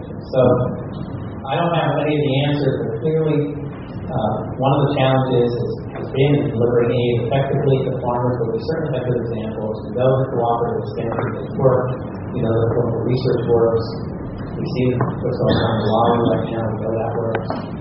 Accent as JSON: {"language": "English", "country": "Brazil", "tie": "born or raised there", "said": "And then I grew up in Brazil to prove that was important."}